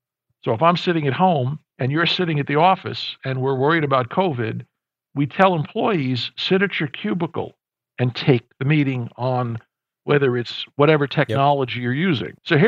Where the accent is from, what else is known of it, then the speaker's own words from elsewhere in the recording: New York, United States; Look, I'm a New Yorker. I worked on Wall Street.